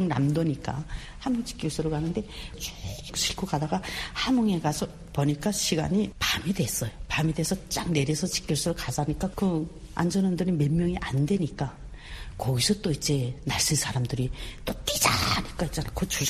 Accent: Pyongyang, North Korea; 그래가지고 저는 고향이 평양이에요.

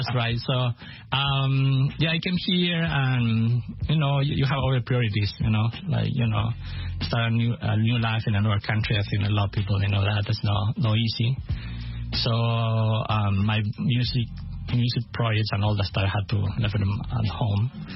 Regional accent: Chile; English is a second language; Well, you know, I'm from Chile, so I really like being enjoying music. I grew up in a house with a lot of records.

